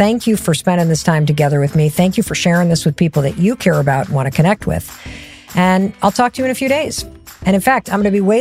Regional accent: Midwest, United States; I can't say that word. I'm from the Midwest.

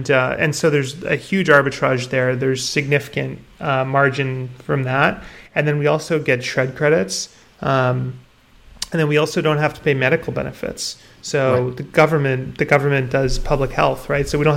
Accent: Canada; Yeah, I'm Canadian. Okay. I grew up here.

